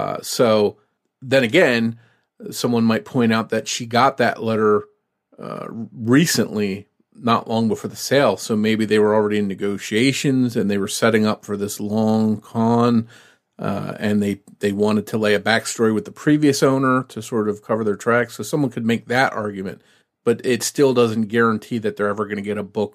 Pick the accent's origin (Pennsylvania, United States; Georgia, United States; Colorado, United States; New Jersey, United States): New Jersey, United States; I was interested in it being from New Jersey, and I had heard rumors about the case. I was from South Jersey, and this all happened in North Jersey